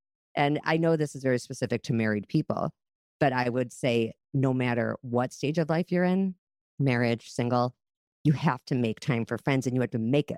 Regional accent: Chicago, Illinois, United States; moved away as an adult; now in Minneapolis, United States; And I grew up in Chicago. And I moved to Minneapolis when I was very newly engaged. I was 23 years old, young.

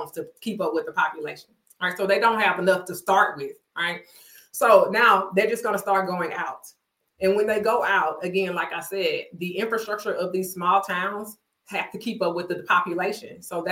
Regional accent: Houston, Texas, United States; like if you even look at like Houston, growing up in Houston, it was Houston, right?

